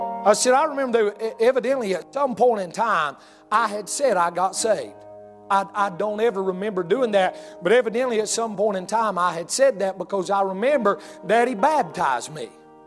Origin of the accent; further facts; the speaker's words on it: the South, United States; We was raised in the country. We was raised in the South.